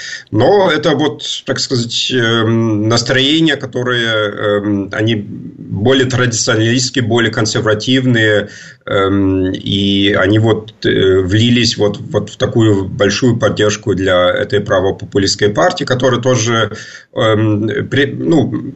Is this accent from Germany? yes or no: yes; East Germany, Germany; Я сам из Восточной Германии, где всегда очень хорошо левые радикалы выступали, то есть левая партия, она всегда там необычно много набирала голосов